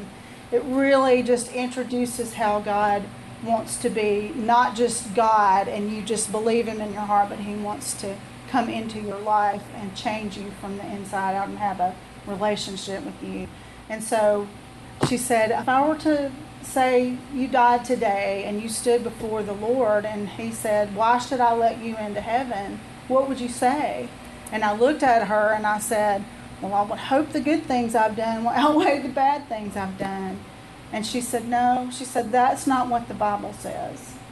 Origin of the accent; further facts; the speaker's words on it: Thomasville, Alabama, United States; I was born in Thomasville, Alabama, a very small town